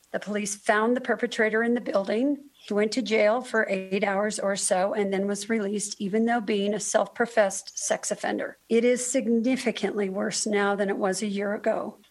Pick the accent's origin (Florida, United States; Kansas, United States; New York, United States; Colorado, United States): Colorado, United States; Boulder; I was born and raised in Boulder, and I've owned Art Mart on the Pearl Street Mall for over 30 years.